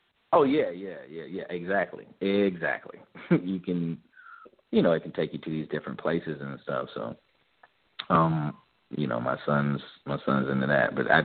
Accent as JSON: {"language": "English", "region": "the South", "country": "United States", "said": "I mean, I'm from the South."}